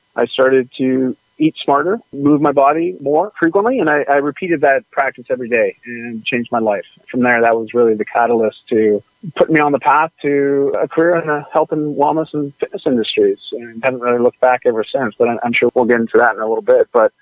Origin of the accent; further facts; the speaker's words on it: Ontario, Canada; moved away as an adult; now in Vancouver, Canada; But yeah, I moved up to Vancouver in 95 once I graduated high school. But growing up in Ontario, small town Ontario, you know, it was a hockey town through and through.